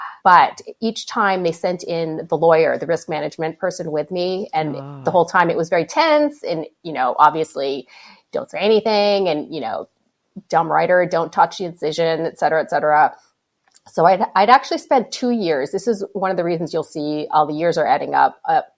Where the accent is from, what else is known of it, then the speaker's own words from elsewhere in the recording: Hibbing, Minnesota, United States; You know, I grew up in Hibbing.